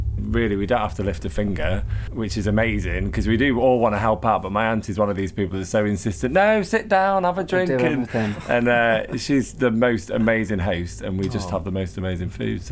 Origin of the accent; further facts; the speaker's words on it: Manchester, North West England, United Kingdom; So we have 1 year in Manchester, which is my hometown, with my mum and dad and, yeah, and all the extended family